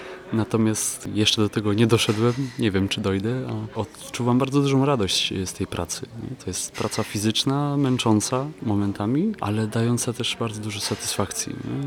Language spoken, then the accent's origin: Polish; Silesian Voivodeship, Poland; Wychowałem się na Śląsku i tam też pamiętam właśnie te piekarnie